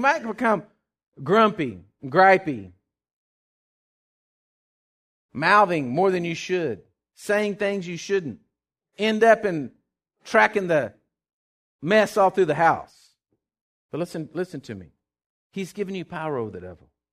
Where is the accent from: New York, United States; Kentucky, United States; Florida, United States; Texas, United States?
Texas, United States; where are y'all from? And I said, oh, we're from Texas.